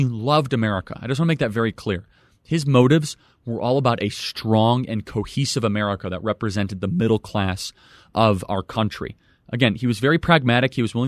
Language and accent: English; Chicago, Illinois, United States; So I'm from Chicago.